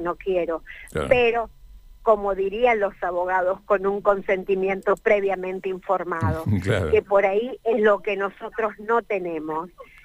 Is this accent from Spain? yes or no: no; Neuquén, Argentina; Somos andinos. Estamos los Andes del Norte y los Andes del Sur. Orgullosamente montañeses, andinos, cordilleranos, como nos quieran llamar. Pero somos un espacio importante en esta Argentina diversa y hermosa.